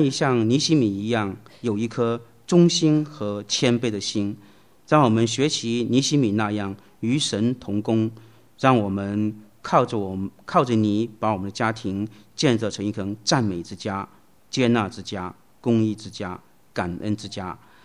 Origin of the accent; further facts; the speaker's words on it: Hong Kong; 小时候在香港经常看这个粤语片